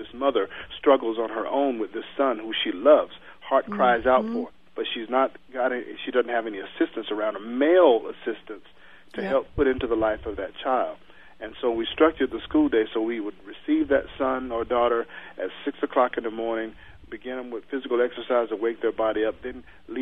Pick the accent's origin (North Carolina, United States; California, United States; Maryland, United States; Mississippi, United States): North Carolina, United States; Troy; In my hometown where I grew up in the backwoods of North Carolina in a little town called Troy.